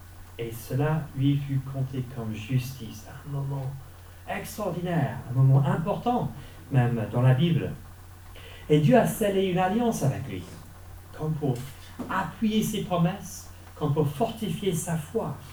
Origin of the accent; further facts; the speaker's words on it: France; Chez nous en France, le travail peut sembler lent et certainement à contre-courant.